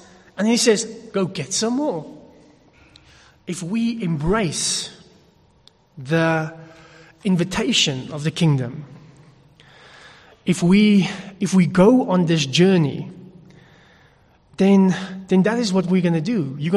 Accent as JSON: {"language": "English", "region": "KwaZulu-Natal", "country": "South Africa", "tie": "born or raised there", "said": "I grew up in Natal, and there was some genuine prejudice."}